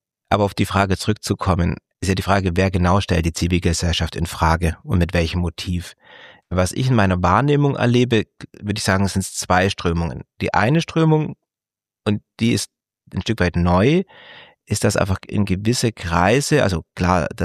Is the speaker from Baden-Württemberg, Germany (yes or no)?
yes; Baden-Württemberg, Germany; diese Anthroposie-Bewegung, die im Schwabenländle entstanden ist, wo ich herkomme